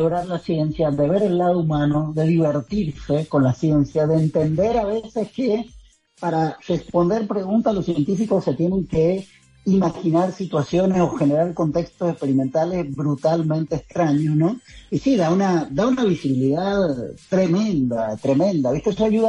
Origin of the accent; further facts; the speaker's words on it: San Juan, Argentina; soy de San Juan, que tenemos una cierta significancia